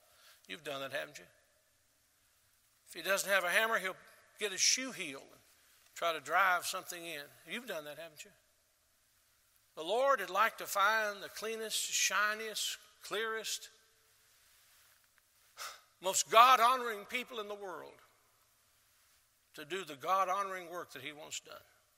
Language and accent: English; Tennessee, United States; also born or lived in Selma, Alabama; I was born in Selma, Alabama on a Sunday morning long ago. I got to Tennessee as quickly as I could, but I grew up not far from here.